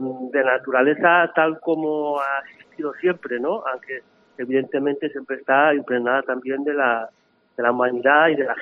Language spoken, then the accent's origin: Spanish; Zamora, Castile and León, Spain; born there; also born or lived in Valladolid / Salamanca / Paris / Edinburgh; now in Valencia, Spain; Yo, bueno, nací en Zamora, pero bueno, luego he vivido en muchos sitios, en Valladolid, también, en Salamanca, en París, en Edimburgo, y ahora llevo muchos años viviendo en Valencia